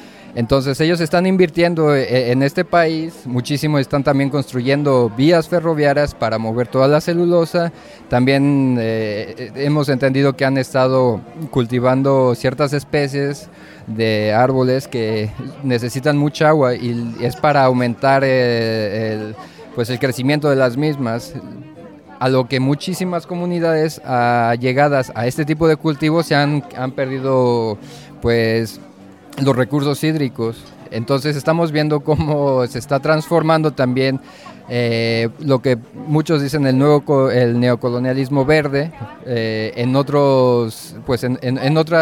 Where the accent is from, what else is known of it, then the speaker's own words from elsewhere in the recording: Mexico; now in Finland; o como nosotros, ¿no?, que venimos de México.